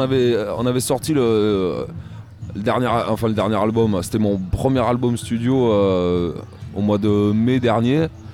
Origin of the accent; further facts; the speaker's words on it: Occitanie, France; Je viens à côté de Béziers, pas Béziers parce que.